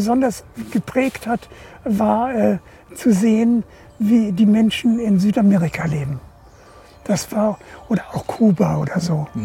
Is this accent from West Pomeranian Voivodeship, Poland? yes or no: yes; Kołobrzeg, West Pomeranian Voivodeship, Poland; born there; Nein, ich bin ja an der Ostsee geboren.